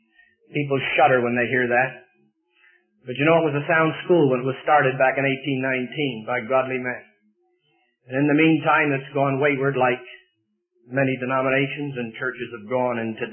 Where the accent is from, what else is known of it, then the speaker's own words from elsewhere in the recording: New Jersey, United States; also born or lived in Michigan / New York; having been born in Michigan. My father was an architect. He traveled a bit. I grew up in New Jersey and New York. I was raised in the Yonkers Assembly in New York